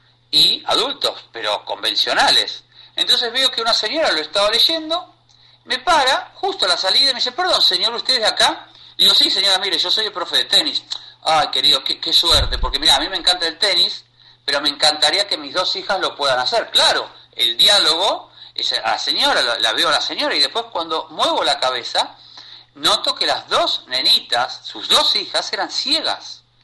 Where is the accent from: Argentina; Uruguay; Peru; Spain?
Argentina; de Argentina, profesor